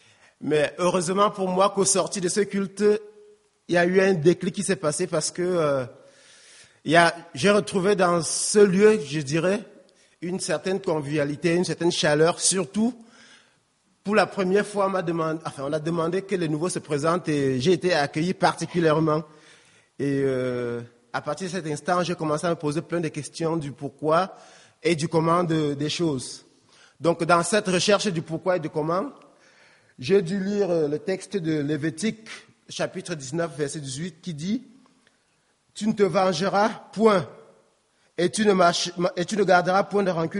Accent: Cameroon; je suis Camerounais. J'ai 30 ans, ingénieur agronome

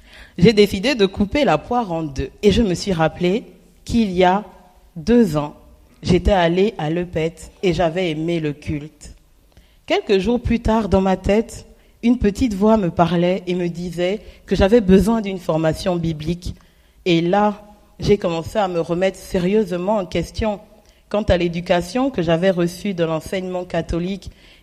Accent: Gabon; now in Toulouse, France; je viens du Gabon, j'ai 5 frères dont je suis la cadette

